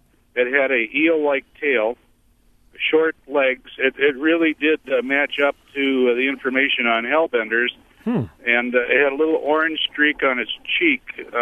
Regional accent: Milwaukee, Wisconsin, United States; We're from Milwaukee, but we've got a camp up on Big Beta Knock in Stonington Peninsula.

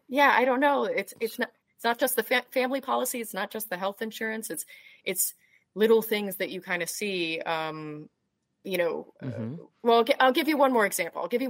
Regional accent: United States; now in United Kingdom; And I remember hearing that, and just as an American, like, my impulse, everything in me was just like, wait

